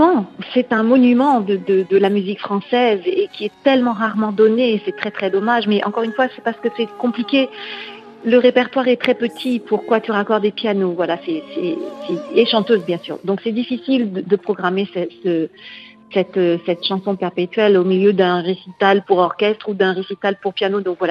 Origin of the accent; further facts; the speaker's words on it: France; Mais en tant que Française, je crois que c'est très difficile.